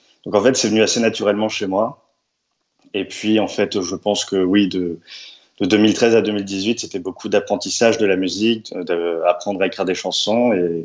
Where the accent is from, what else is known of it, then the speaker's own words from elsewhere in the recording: Brittany, France; now in Paris, France; Alors moi, là, actuellement, je suis à Paris et ça fait quelques années que je me suis installé à Paris, mais je viens de Bretagne au départ.